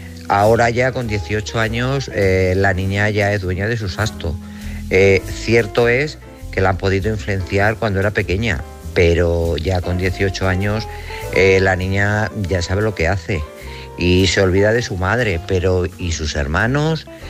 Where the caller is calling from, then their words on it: Guadalajara, Castilla-La Mancha, Spain; de Guadalajara.